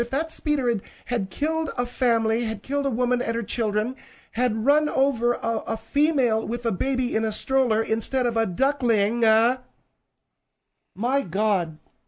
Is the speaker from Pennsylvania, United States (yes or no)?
yes; Pennsylvania, United States; I'm from Pennsylvania. And my father hunted, and my uncles hunted, my grandfather hunted